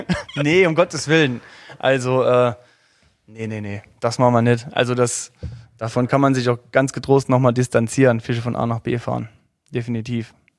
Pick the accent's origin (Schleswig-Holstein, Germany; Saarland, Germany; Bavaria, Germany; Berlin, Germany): Saarland, Germany; ich komme aus dem Saarland, 30 Jahre habe ich gesagt